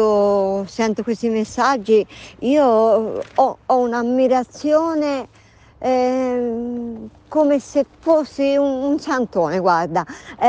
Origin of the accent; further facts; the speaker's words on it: Tuscany, Italy; io essendo toscana, mi piace dare ai giovani del tu